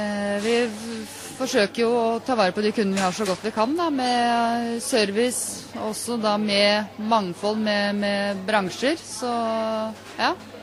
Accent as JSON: {"language": "Norwegian", "town": "Skien", "region": "Vestfold og Telemark", "country": "Norway", "said": "Jeg er opprinnelig fra Skien."}